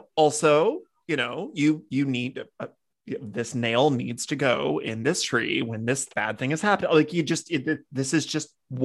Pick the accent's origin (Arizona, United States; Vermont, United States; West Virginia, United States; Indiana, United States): West Virginia, United States; like my dad's whole dad's side of the family is from West Virginia, like up in a holler in West Virginia. So like that Appalachian granny stuff is for real, real.